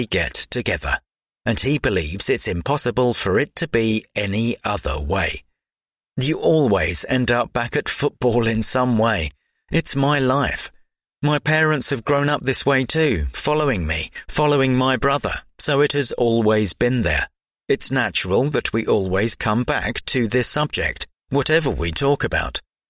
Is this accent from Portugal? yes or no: yes; Portugal; my father works for my hometown council back in Portugal.